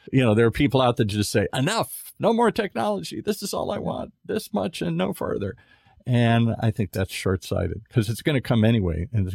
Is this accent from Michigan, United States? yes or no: yes; Michigan, United States; also born or lived in Minnesota; I grew up in the Midwest, in Michigan, Minnesota, places like that.